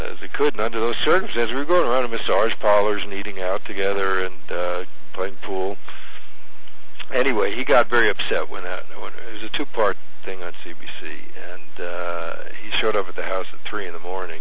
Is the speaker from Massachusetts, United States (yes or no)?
no; New York, United States; I'm from New York, by the way.